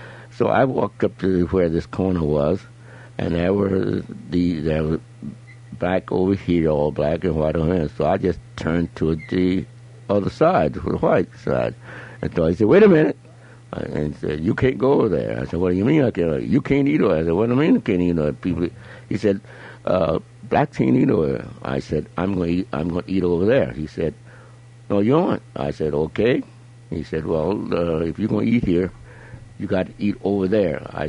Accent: Arkansas, United States; born there; In Arkansas.

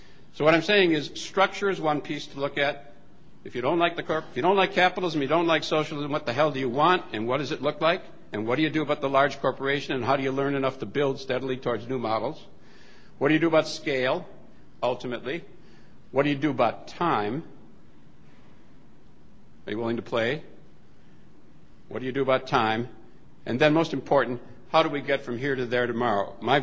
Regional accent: Wisconsin, United States; I'm from Wisconsin. I grew up in the period of the Joe McCarthy's era.

